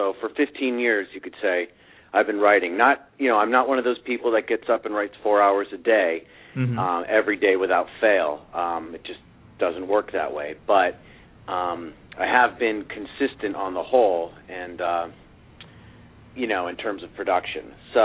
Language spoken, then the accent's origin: English; Connecticut, United States; moved away as an adult; also born or lived in San Francisco; I was born in Connecticut, went to high school in Connecticut, went to college in Pennsylvania. After college, I moved to San Francisco where I worked in finance.